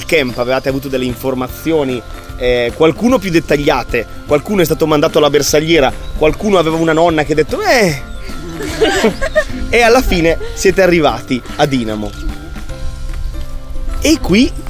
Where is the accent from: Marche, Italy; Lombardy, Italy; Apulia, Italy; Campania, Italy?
Lombardy, Italy; Brescia; anch'io sono nato e cresciuto quel poco a Brescia.